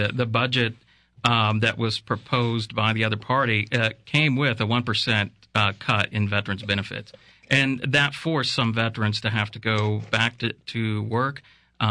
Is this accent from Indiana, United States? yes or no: yes; New Castle, Indiana, United States; He worked at Chrysler in Newcastle. I'm from Newcastle, Indiana.